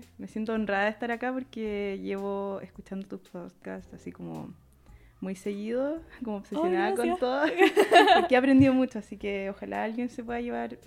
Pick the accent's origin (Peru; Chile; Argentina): Chile; soy artista de Chile